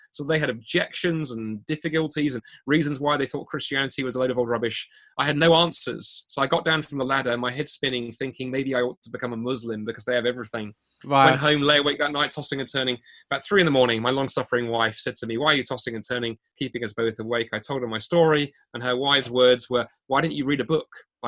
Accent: London, United Kingdom; now in Scotland; I grew up in London, although I live in Scotland now. London was home, and I grew up in a sort of strong Baptist home.

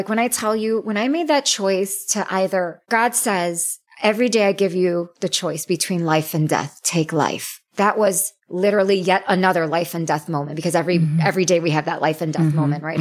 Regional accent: Wheaton, Illinois, United States; I grew up in Wheaton, Illinois, where there's this very cookie cutter version of what a Christian, quote unquote, good Christian woman should be.

